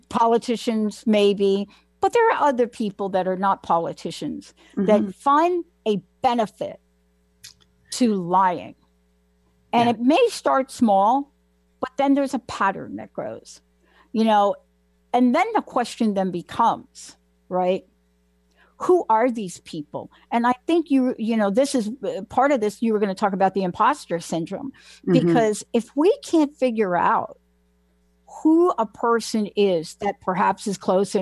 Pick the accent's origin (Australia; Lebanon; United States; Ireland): United States; Bronx, New York; Because I come from a multicultural, multi-ethnic community growing up in the Bronx, right?